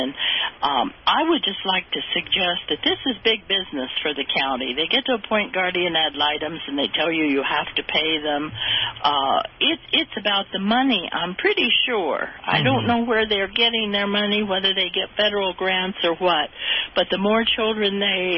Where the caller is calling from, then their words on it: Prairie Village, Kansas, United States; in Prairie Village.